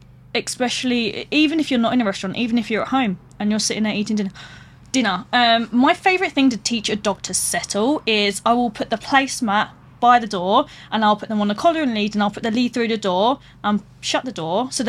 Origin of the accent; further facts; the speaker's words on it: East of England, United Kingdom; Although I am from Essex, so I don't blame people.